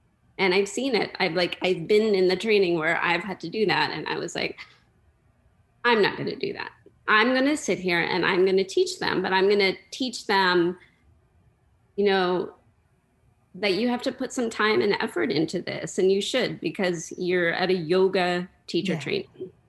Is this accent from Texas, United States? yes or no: yes; Lubbock, Texas, United States; Because I grew up in Lubbock, Texas, and I didn't grow up in a big Indian community.